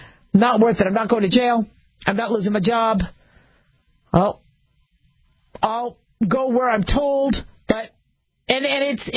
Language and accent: English; California, United States; I'm from California. I was born it was Cedars of Lebanon at the time. Now it's called Cedars of Sinai.